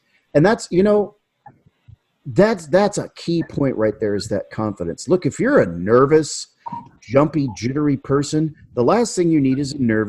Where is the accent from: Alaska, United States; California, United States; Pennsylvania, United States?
Alaska, United States; I grew up in Alaska. I grew up around Malamutes.